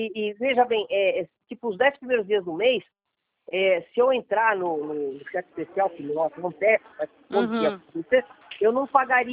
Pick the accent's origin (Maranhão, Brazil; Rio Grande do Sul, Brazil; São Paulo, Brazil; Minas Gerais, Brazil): São Paulo, Brazil; Como a gente é de São Paulo